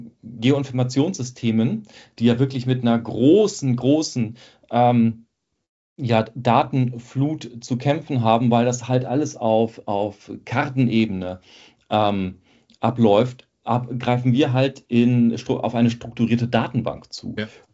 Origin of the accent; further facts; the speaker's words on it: Northern Germany, Germany; Und das Thema ist ja wirklich sehr dröge, wie man bei uns im Norden sagt